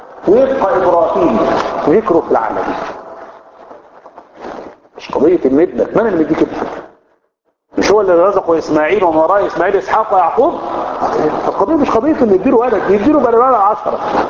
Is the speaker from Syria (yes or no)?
no; Egypt; احنا مصريين ومصري ده ليه عزة